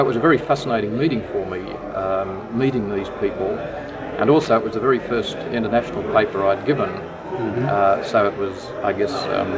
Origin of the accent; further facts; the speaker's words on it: Australia; from Australia, could I please borrow a planimeter